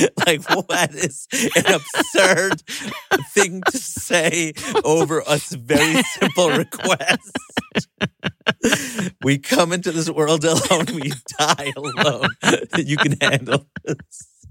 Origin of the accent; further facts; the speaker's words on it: New York, United States; we taped it in New York, and I got a standing ovation for that TV taping in my hometown.